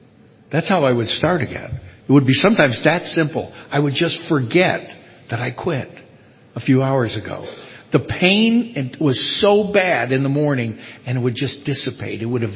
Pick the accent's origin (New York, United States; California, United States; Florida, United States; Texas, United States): Florida, United States; Miami; I'm from Miami.